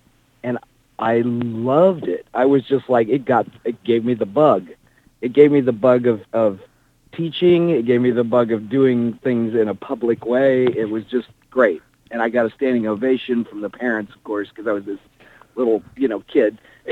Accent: Deep South, United States; even though I came from the Deep South and went to a Southern Baptist high school and college.

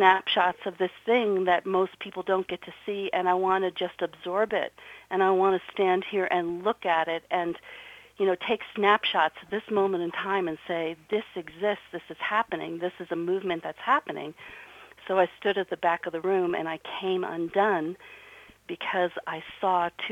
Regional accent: New Jersey, United States; I'm from New Jersey.

